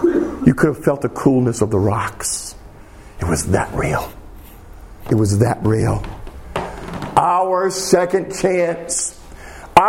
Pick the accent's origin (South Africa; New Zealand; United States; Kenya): United States; New York; New York State, I'm ashamed to say my home state